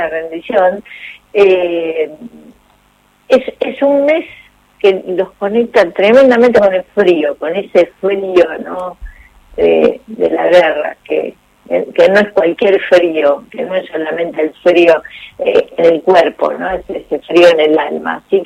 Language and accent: Spanish; Argentina